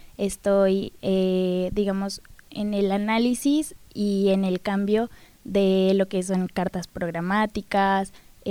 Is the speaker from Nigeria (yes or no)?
no; Pasto, Nariño, Colombia; accent: pastuso; lo que pasa es que mi ciudad, como te digo, es frontera con Ecuador, entonces nuestro acento es muy neutro. Dicen pues algunas personas que el acento pastuso es el acento como mejor entendible para los extranjeros